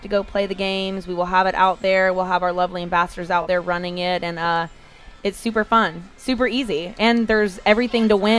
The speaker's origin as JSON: {"language": "English", "town": "Tampa", "region": "Florida", "country": "United States", "said": "I'm from the Tampa area."}